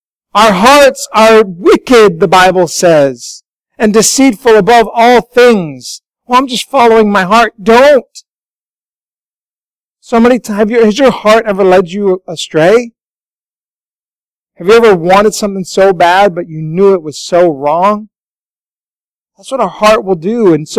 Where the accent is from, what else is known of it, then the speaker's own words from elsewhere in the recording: Denver, Colorado, United States; I grew up in Denver.